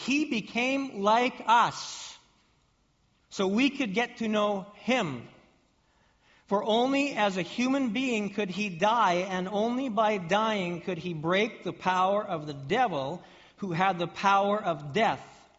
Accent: Canada; as Canadian hockey people, we don't have a lot to cheer for these days at all, because all the Canadian teams are at the bottom of the heap

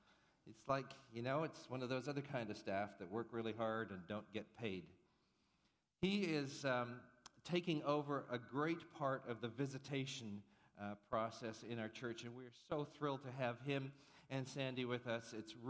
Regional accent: India; I was born and raised in India.

